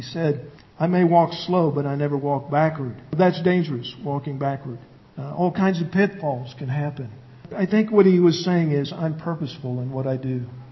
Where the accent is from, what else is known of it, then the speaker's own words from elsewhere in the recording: Illinois, United States; We came from Illinois, you may know, and we're kind of bred to think about, you know, that part of the history of the state there.